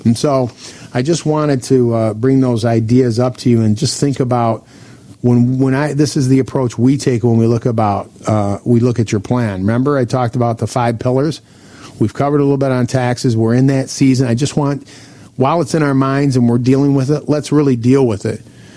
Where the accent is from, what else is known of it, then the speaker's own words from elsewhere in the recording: Michigan, United States; I'm originally born and raised near Detroit, so I'm a Lions fan.